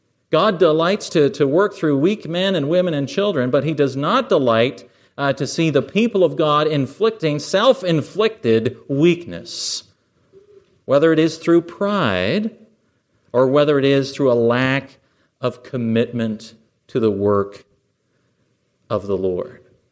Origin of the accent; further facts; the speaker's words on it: Canada; I'm still Canadian, by the way, so be gracious.